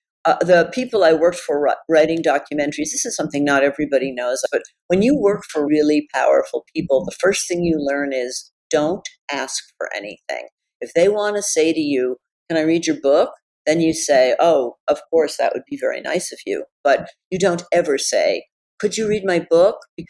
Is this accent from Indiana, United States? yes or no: no; New York City, New York, United States; I am from New York City. I know what to be afraid